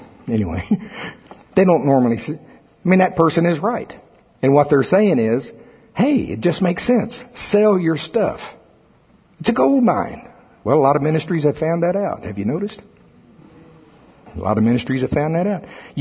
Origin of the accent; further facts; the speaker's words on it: Shawnee, Oklahoma, United States; I was recently in my hometown, Pottawatomie County, Oklahoma. Shawnee.